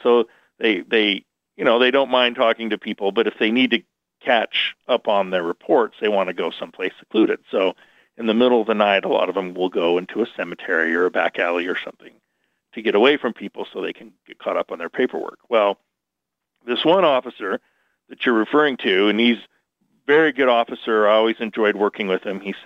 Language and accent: English; Utah, United States; cause I grew up down in the Salt Lake Valley, and Ogden's 50 miles north of there.